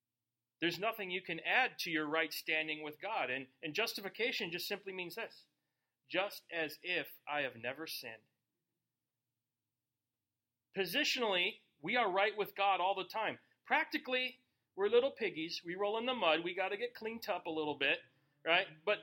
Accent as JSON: {"language": "English", "region": "Minnesota", "country": "United States", "tie": "born or raised there", "said": "Because, you know, I grew up in Minnesota. Minnesota is 98% Christian."}